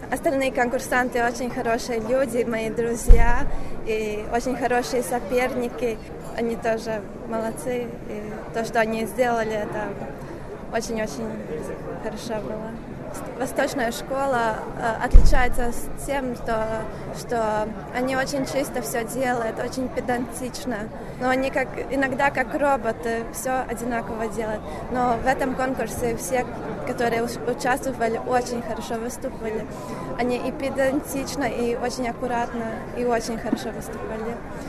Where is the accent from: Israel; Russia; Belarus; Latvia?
Latvia; я представитель из Латвии.